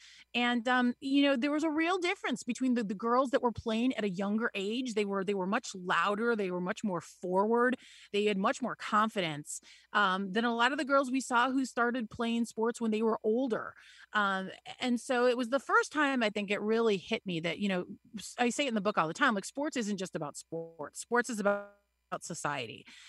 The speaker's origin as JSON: {"language": "English", "region": "Illinois", "country": "United States", "tie": "born or raised there", "said": "Yeah, I grew up in Northern Illinois, in a small town where everybody was an athlete, it seemed like."}